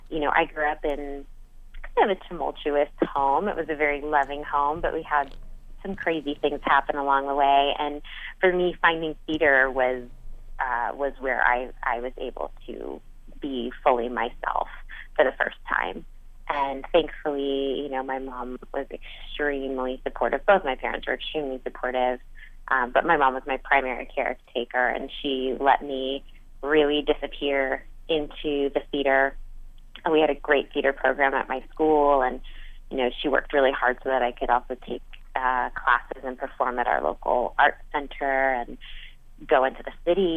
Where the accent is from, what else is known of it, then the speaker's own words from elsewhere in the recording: New York, United States; So I'm from New York. Just outside the city in Westchester County.